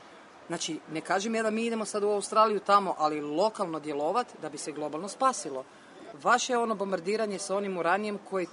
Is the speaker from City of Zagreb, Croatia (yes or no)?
yes; Zagreb, City of Zagreb, Croatia; also born or lived in Rijeka; Rijeka je moj rodni grad, bez obzira kad sam odrasla u Zagrebu 40 godina